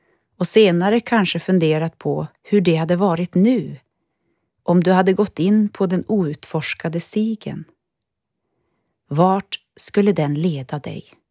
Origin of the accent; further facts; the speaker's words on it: Hackas, Norrbotten County, Sweden; är 48 år, född och uppvuxen i Hackas, 5 mil söder om Gällivare i Norrbotten. 1988 gick jag ut grundskolan och flyttade till Boden för att börja studera på Björknässkolans musiklinje.